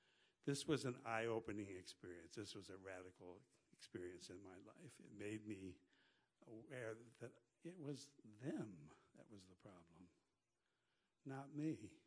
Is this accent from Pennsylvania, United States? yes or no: no; Litchfield, Illinois, United States; born there; I was born near Farmersville, Illinois. Actually at Litchfield, which is 15 miles down the road on Highway 66, in America's heartland.